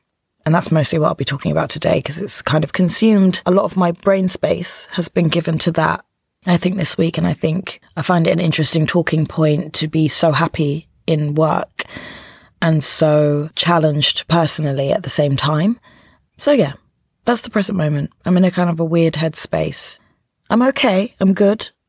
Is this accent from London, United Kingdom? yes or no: yes; London, United Kingdom; I'd be happy about doing the show in my hometown for my friends and family and the people of London.